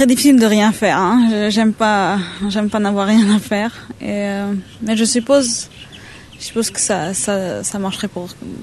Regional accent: Auroville, Tamil Nadu, India; je suis née à Auroville, j'ai grandi ici aussi. oui, j'ai grandi ici, j'ai fait toutes mes années scolaires à Auroville.

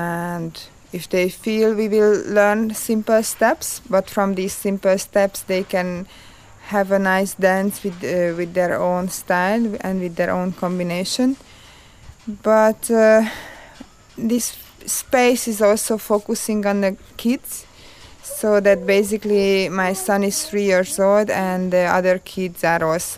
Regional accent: Hungary; English is a second language; I'm originally from Hungary and I have been to Hungary

